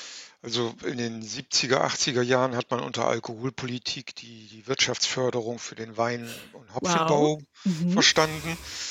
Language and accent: German; Bremen, Germany; die war ja in Bremen, wo ich geboren bin und da aufgewachsen bin.